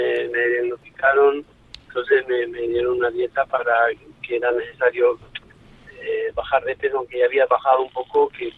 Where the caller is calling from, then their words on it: Madrid, Community of Madrid, Spain; De aquí, de Madrid.